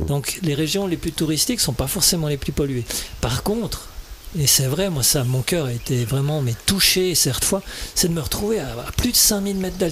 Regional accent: Switzerland; moved away as an adult; quand je suis parti à 26 ans, en fait, j'ai quitté la Suisse.

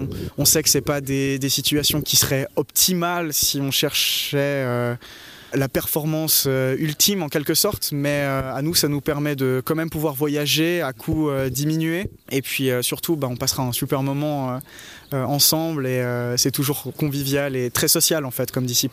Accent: Switzerland; on espère que ça nous aidera un peu géographiquement en tant que Suisse.

